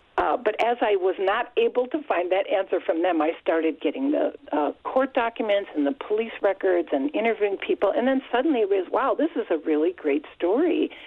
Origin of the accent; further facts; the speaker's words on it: Wisconsin, United States; I'm from Wisconsin. This doesn't happen there, you know?